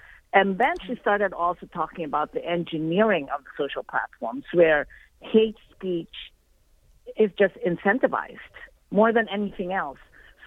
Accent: Philippines; they do it in countries like the Philippines because we are English-speaking

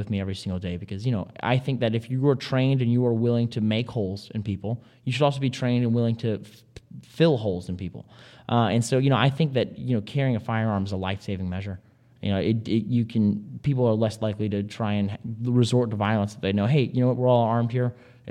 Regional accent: North Carolina, United States; He's my state senator in Henderson County. If you want to fight me in my hometown, come on, anytime.

